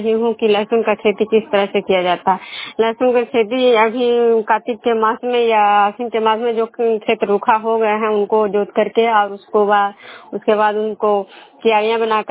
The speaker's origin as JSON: {"language": "Hindi", "region": "Bihar", "country": "India", "said": "मैं विष्णु प्रोग्राम खुदा पंचायत नालंदा जिला नवनसा प्रखंड के निवासी हूँ।"}